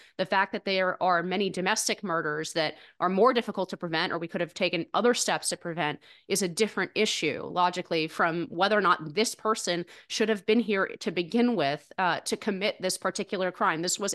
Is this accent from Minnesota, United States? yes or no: no; New York, United States; which, you know, as a New Yorker, I'm noticing down the street from me.